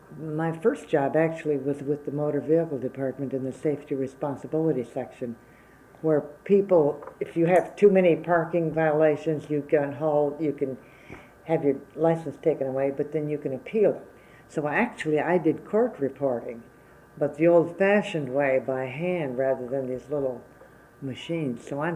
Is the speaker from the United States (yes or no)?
yes; Fenimore, Wisconsin, United States; born there; first language Czech; English is a second language; I was born in Fenimore, Wisconsin. My father was Czech. He came from Prague when he was only 2 years old. And his parents lived with us, and they never learned English. So my first language was Czech.